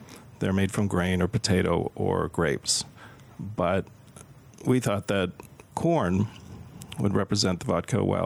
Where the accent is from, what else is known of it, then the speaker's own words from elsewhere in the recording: Pennsylvania, United States; I grew up in Pennsylvania, so I was used to trees and forests